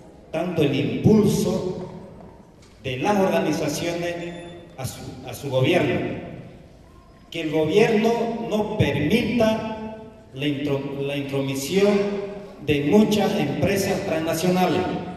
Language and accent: Spanish; Bolivia; Porque en este caso, en mi país, que es Bolivia